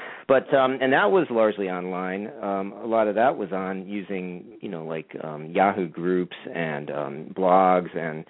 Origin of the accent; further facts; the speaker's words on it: Virginia, United States; help win a race in Virginia and start turning things around in my home state.